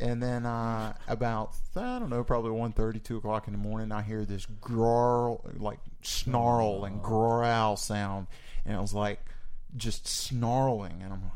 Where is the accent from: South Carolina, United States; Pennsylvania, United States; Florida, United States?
South Carolina, United States; Myrtle Beach; And I'm from Myrtle Beach, where humidity is something we live with just 365 days out of the year.